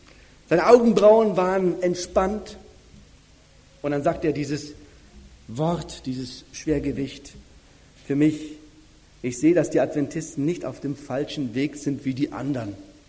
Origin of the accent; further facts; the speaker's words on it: Southern Germany, Germany; Ich komme aus Süddeutschland nach Norddeutschland.